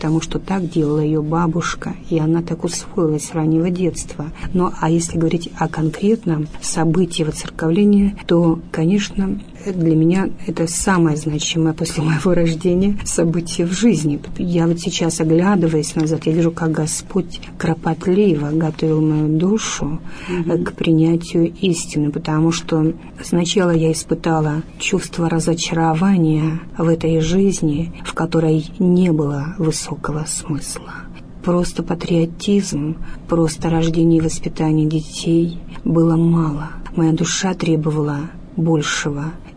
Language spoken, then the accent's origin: Russian; Crimea, Ukraine; когда узнал, что я из Крыма